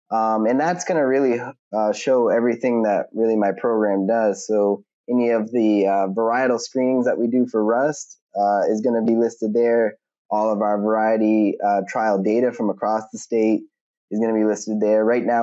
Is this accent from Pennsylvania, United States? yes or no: no; Maine, United States; she's from Washington, I'm from Maine. I've got family in Florida. She's got family in Arizona.